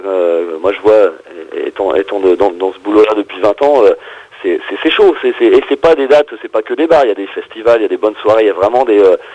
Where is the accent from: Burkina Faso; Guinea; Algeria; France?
France; Et moi, je m'applique vachement, voilà, parce que je suis français et on se refait pas.